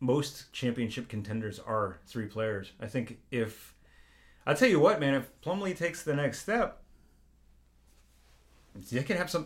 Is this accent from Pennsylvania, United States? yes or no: yes; Philadelphia, Pennsylvania, United States; I'm from Philly. I'm like, fuck you both.